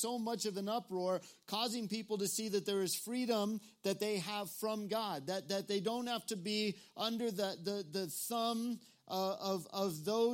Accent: New Mexico, United States; I'm from New Mexico.

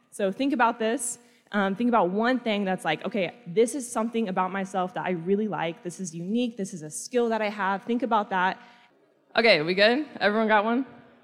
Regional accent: Kansas, United States; Yeah, like you said, I'm from Kansas also, and I love it. Contrary to popular belief, like, Kansas is actually pretty cool.

